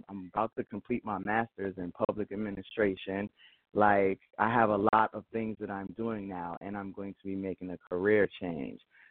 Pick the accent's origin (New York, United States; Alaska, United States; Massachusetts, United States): New York, United States; Brooklyn; I'm from East New York, Brooklyn. And I've been writing since I was 10. And I'm going to be 40 next year.